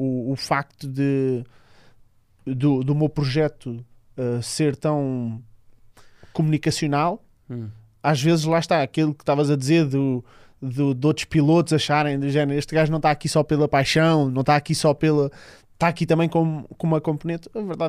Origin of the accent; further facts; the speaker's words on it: Marinha Grande, Leiria, Portugal; sou da Marinha Grande.